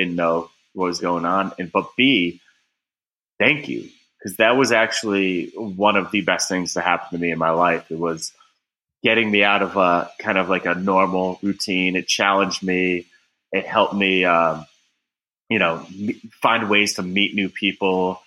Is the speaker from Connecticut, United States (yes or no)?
yes; Glastonbury, Connecticut, United States; I grew up in Connecticut.